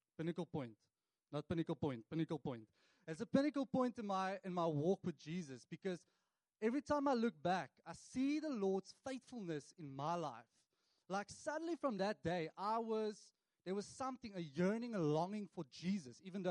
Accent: Cape Town, Western Cape, South Africa; now in Mossel Bay, South Africa; So I grew up in Cape Town, not originally from Mossel Bay. I met my wife in Mossel Bay, and then I decided to stay.

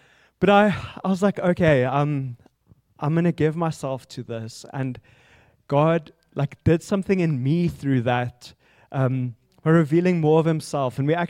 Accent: South Africa; first language Afrikaans; I'm from South Africa, grew up in the central part of South Africa. I'm Afrikaans. I had the joy of speaking Afrikaans this morning to someone else

